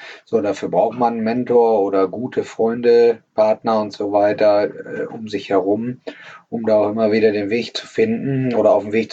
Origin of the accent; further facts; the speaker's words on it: Warendorf, North Rhine-Westphalia, Germany; Das war zu der Zeit in meiner Jugend in Warndorf genauso angesagt wie der Reitsport, noch mit Bundesleistungszentrum, mit Internat und so weiter und so fort.